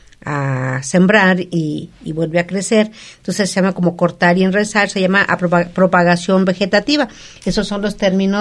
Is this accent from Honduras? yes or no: no; Mexico; Entonces, sigue siendo nuestra flor mexicana la más bella del mundo.